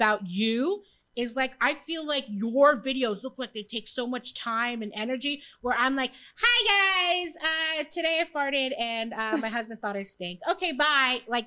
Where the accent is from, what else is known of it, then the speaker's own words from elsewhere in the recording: California, United States; people in the Arab world don't really understand my thinking because I grew up in California.